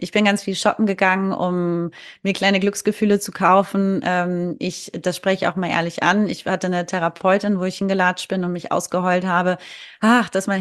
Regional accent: Hamburg, Germany; Ich komme aus Hamburg, aus der Großstadt, direkt City. Ich bin hier auf dem Land.

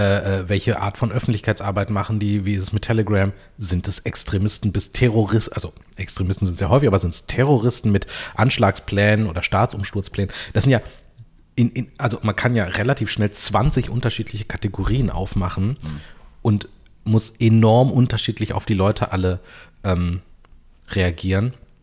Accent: West Germany, Germany; als Wessi, der selbst im Westen lebt und wohnt und arbeitet und seinen ganzen Kram hat

